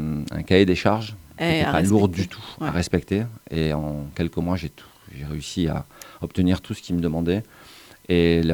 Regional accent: Montpellier, Occitanie, France; retour de mes années à l'étranger, enfin décidé de poser mes valises et revenir à Montpellier, ma ville natale, ma ville que j'aime tant, j'y porte un amour.

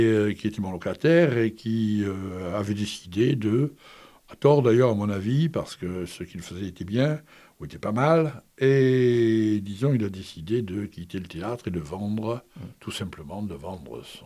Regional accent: Montpellier, Occitanie, France; je suis descendu chez moi, à Montpellier, au 14 boulevard Louis Blanc, où j'étais né.

